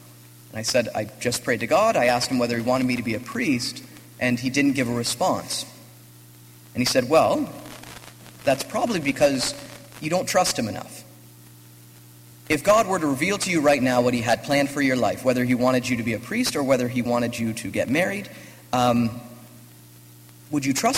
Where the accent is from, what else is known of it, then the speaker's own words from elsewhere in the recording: Waterloo, Ontario, Canada; I come from Waterloo. That's where I was born and raised.